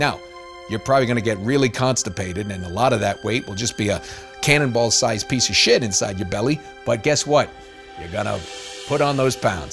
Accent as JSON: {"language": "English", "region": "New York", "country": "United States", "said": "All right, I'm from New York."}